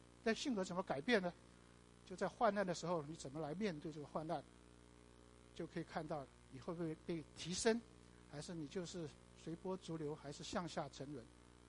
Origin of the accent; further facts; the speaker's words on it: Taipei, Taiwan; also born or lived in Shanghai, China / Hong Kong; 阿拉上海人啊，我是上海生的，可是我只会那一句话啊，其他就不会了。可是生出来以后就逃到香港，然后最后辗转逃到台湾来啊，在台北住下来啊。